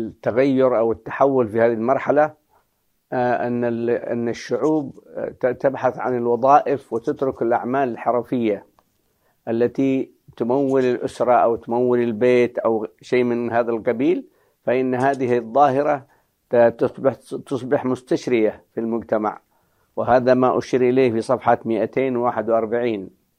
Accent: Yemen; ومنها بلادنا اليمن جرت مظاهر من هذا النوع

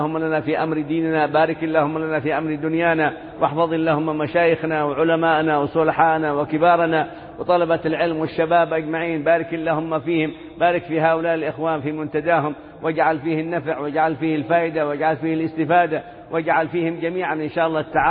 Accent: Yemen; وقد كان عندكم يقولون ماشي رب في بلدنا اليمن هذه

